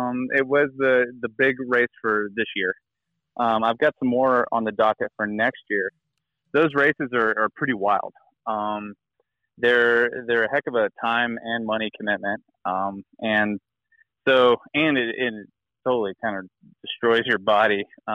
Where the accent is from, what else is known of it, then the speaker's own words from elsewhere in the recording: Arkansas, United States; now in Lander, United States; So I moved to Lander 10 years ago. I moved here from Arkansas, where I grew up.